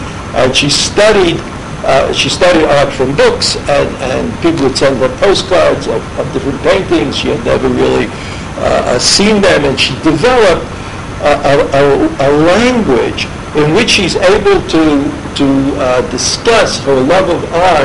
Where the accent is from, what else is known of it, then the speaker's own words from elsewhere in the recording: New York, United States; since I'm from New York, automatically prejudice me against him, right?